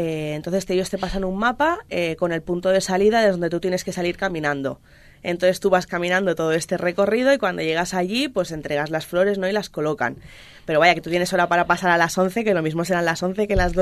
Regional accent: Sabadell, Catalonia, Spain; Sí, sí, todos somos de aquí.

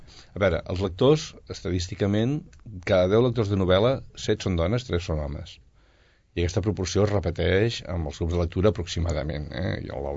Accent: Mataró, Catalonia, Spain; jo era de fora, jo vinc de Mataró

